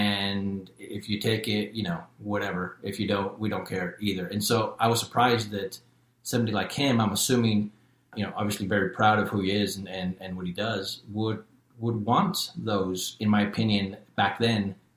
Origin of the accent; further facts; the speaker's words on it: Long Beach, California, United States; also born or lived in Southern Utah; now in Austin, United States; I've been really spoiled with growing up in Long Beach. Long Beach is amazing in its own right. Southern Utah with the big, beautiful red mountains. And now in Austin